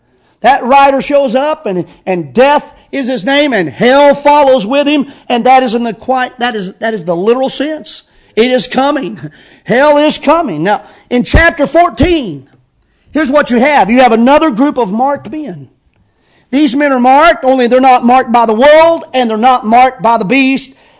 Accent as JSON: {"language": "English", "country": "United States", "said": "it is frustrating as an American and such"}